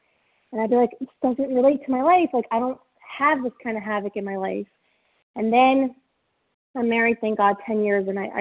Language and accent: English; Florida, United States; I'm from Florida, grateful, recovered, compulsive eater.